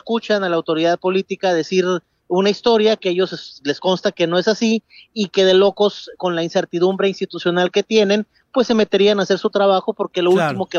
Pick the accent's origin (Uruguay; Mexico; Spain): Mexico; para dimensionar dónde estamos parados como mexicanos.